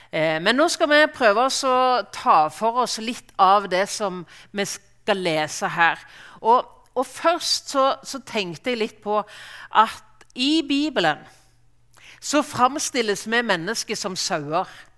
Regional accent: Rogaland, Norway; Og som jærbu, som om jeg ikke akkurat er født i et fjos, så er jeg i alle fall født på en gar

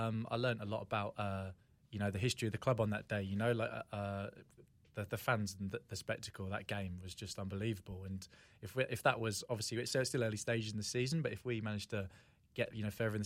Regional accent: England, United Kingdom; now in New Zealand; And I went to New Zealand and I just fell in love with the place, you know, like it's a place that I, although England's home

